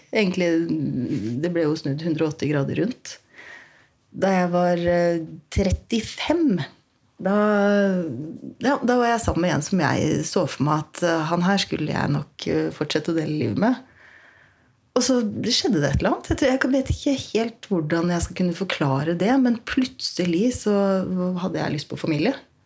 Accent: Fredrikstad, Østfold, Norway; Jeg vokste opp da i Fredrikstad, eller rett utenfor Fredrikstad, et litt sted som heter Rolsøy.

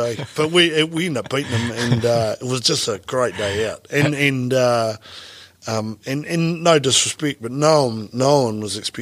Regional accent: Scotland, United Kingdom; I'm Scottish.

